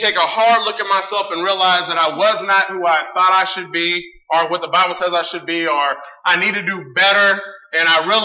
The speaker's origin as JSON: {"language": "English", "region": "California", "country": "United States", "tie": "born or raised there", "said": "So growing up in California, I used to be a fighter."}